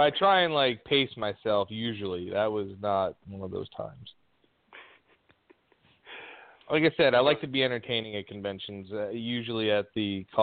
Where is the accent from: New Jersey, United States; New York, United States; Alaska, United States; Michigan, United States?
New Jersey, United States; And I'm like, "Lady, I'm from Jersey."